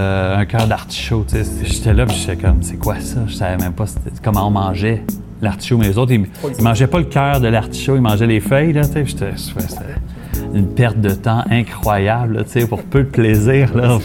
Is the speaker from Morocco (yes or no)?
no; Montreal, Quebec, Canada; born there; also born or lived in Lachenaie; Je suis né à Montréal.